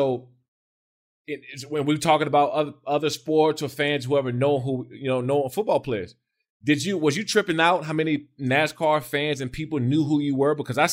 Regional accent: East Coast, United States; And I'm from the East Coast, man. Like I'm not used to this type of shit.

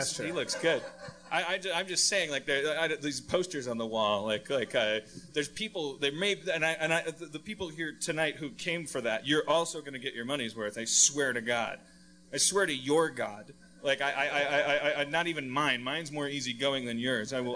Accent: Wisconsin, United States; Like, I'm from Wisconsin. It was cheese.

